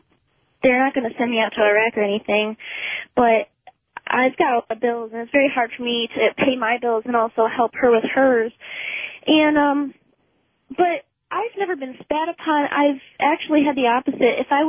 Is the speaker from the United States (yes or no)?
yes; Detroit, Michigan, United States; I'm originally from Detroit, and it's hard for me to be 3,000 miles away from my mother